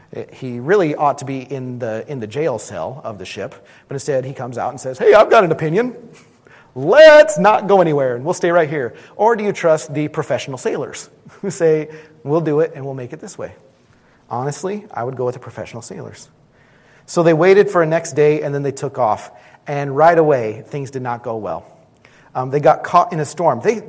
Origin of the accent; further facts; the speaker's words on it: Minnesota, United States; I'm a Minnesotan. I can drive through anything.